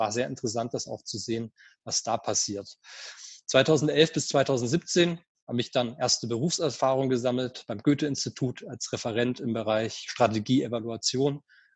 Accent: Nuremberg, Bavaria, Germany; in meine Stadt, meine Heimatstadt Nürnberg

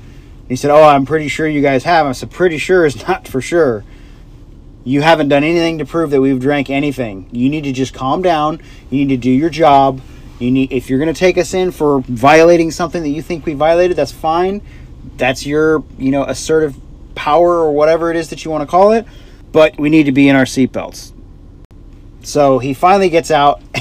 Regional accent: New York City, New York, United States; I grew up in the Bronx my whole life. I ain't never been in cuffs.

